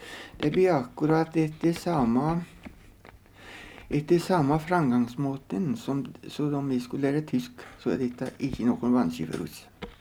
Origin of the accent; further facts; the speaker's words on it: Hol, Buskerud, Norway; accent: Hallingdal dialect; Og jeg er fra Hol i Hallingdal, og jeg har alltid pratet målføre mitt så godt som jeg kan få det til.